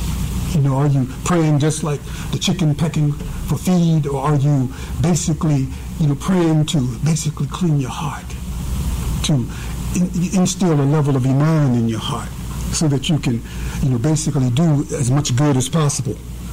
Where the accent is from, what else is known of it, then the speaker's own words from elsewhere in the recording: Chester, Pennsylvania, United States; our generation, when I was raised up in Chester, in the Philadelphia area, our generation, many of us didn't expect to make it to 21.